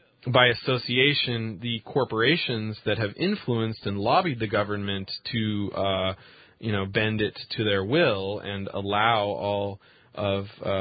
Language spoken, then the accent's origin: English; Seattle, Washington, United States; You know, everybody in Seattle, my hometown, is, you know, getting ready to inhale a lot of smoke.